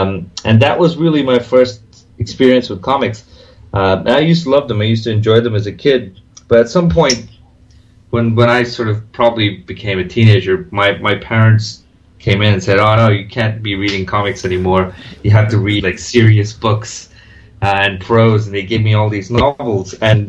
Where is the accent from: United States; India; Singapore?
India; And because I grew up in India